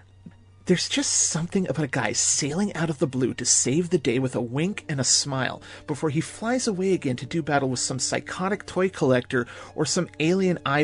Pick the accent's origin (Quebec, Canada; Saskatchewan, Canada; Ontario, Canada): Saskatchewan, Canada; Saskatoon; from Saskatoon.